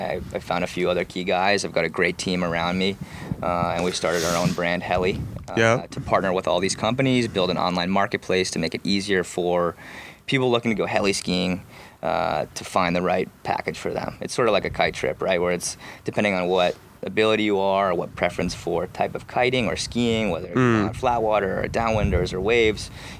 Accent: New York City, New York, United States; I grew up on the East Coast. I was born in New York City. I was always a passionate skier.

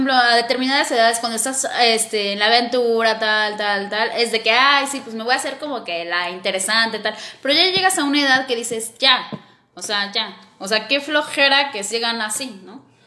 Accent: Mexico; yo soy mexicana y no me gusta el rollo.

